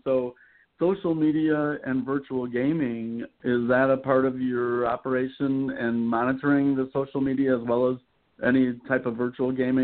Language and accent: English; Mount Clemens, Michigan, United States; I'm from Michigan myself.